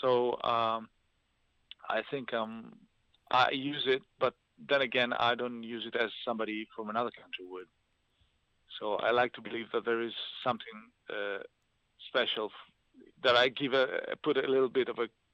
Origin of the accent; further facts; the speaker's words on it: Italy; born there; first language Italian; English is a second language; because I'm half Italian, I was born in Italy, actually my mother language is Italian